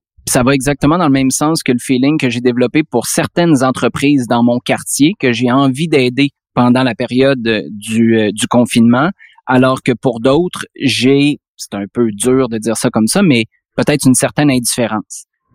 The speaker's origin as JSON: {"language": "French", "town": "Quebec City", "region": "Quebec", "country": "Canada", "tie": "born or raised there", "said": "moi, j'ai grandi à Québec comme toi"}